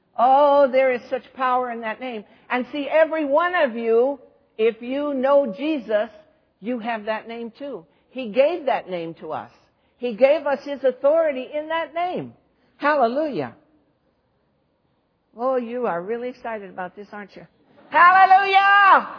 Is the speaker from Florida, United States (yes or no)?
no; Detroit, Michigan, United States; I'm from Detroit, you know. I don't apologize for it, but I don't tell many people I am from Detroit either.